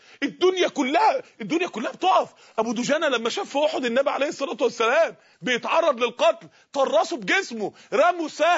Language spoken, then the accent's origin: Arabic; Mansoura, Dakahlia, Egypt; من عدة ايام عندنا في المنصورة